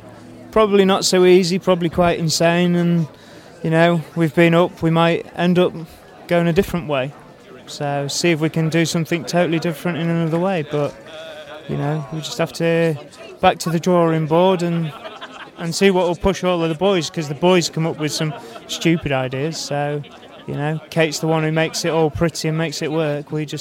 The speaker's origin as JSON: {"language": "English", "region": "Wales", "country": "United Kingdom", "said": "I'm Welsh, yeah."}